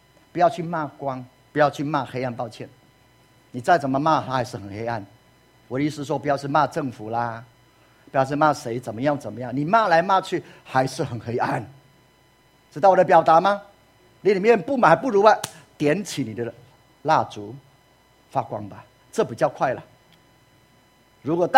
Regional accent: Taiwan; 万民如果用在我们台湾人的话，你觉得台湾人有没有很多幽暗呢？

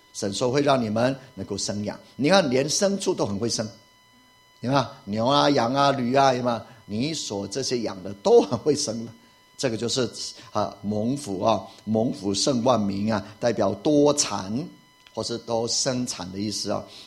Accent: Puli, Nantou County, Taiwan; 以前我的老家是埔里，现在听说空污很厉害，就在埔里

